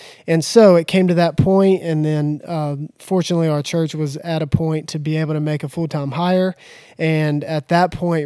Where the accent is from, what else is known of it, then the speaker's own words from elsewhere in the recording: Asheboro, North Carolina, United States; So I grew up here in Asheboro and came through, to keep it short.